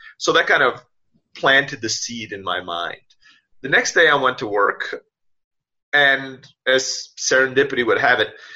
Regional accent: Istanbul, Turkey; first language Turkish; English is a second language; but my schooling was almost entirely in Istanbul, Turkey. Technically, my first language is Turkish as a result of that.

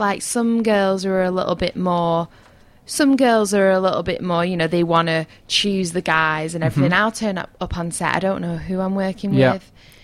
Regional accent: Wigan, North West England, United Kingdom; accent: English; I'm actually from a small town called Wigan.

